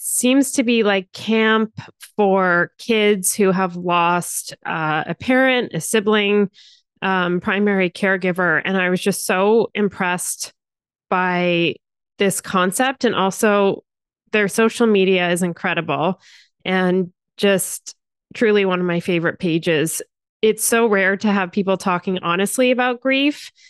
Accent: New Jersey, United States; And also, I grew up in New Jersey.

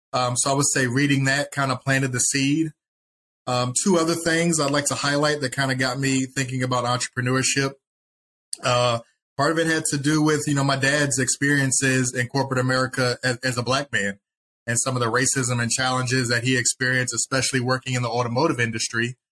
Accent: Dayton, Ohio, United States; now in Columbus, United States; So I grew up in Dayton, Ohio, about an hour and a half up the road. Did my K through 12 education there.

